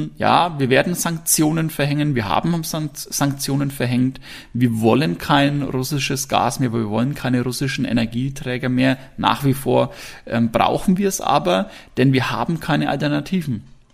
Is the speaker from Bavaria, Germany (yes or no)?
yes; Hersbruck, Bavaria, Germany; Also ich komme aus Hersbruck, das ist etwas außerhalb von Nürnberg.